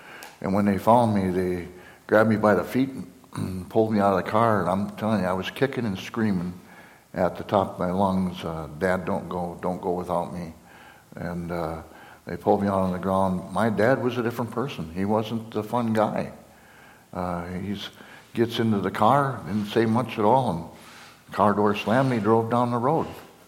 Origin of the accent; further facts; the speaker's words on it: Minnesota, United States; I'm from Minnesota, the southeastern part of Minnesota. Actually live on the border of Wisconsin and Iowa.